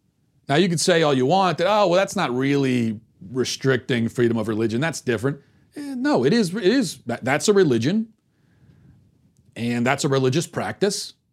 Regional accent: Canada; I'm from Canada, where we have hate speech laws, and comedians get fined for making offensive jokes.

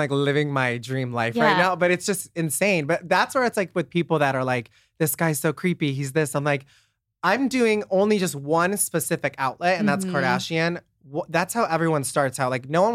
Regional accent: Nebraska, United States; now in Los Angeles, United States; you moved to LA because I'm from Nebraska, super small town.

